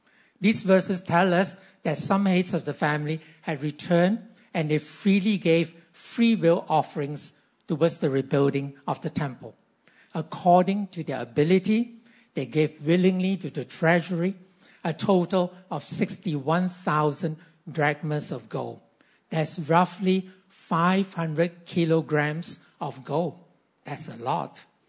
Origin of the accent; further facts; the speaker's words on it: Ipoh, Perak, Malaysia; Now, during the last Chinese New Year break, I went back to my hometown, which happens to be Ipoh.